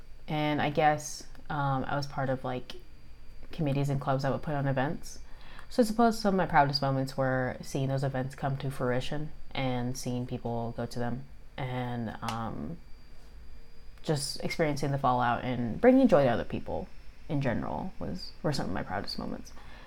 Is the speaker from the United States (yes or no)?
yes; United States; Well, this is kind of gonna reveal, like, where I'm from. I'm American